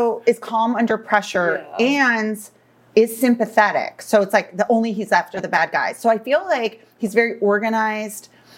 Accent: Florida, United States; I'm from Florida.

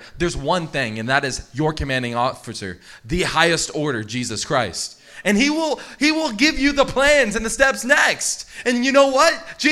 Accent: Louisiana, United States; Saints, I'm from Louisiana, and there's a quote that people like to say down there, especially in the New Orleans area.

